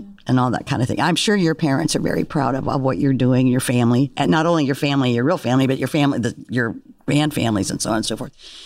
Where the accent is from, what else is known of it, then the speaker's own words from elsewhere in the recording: Las Vegas, Nevada, United States; I'm from Las Vegas, and we've been developing music programs out there for years and years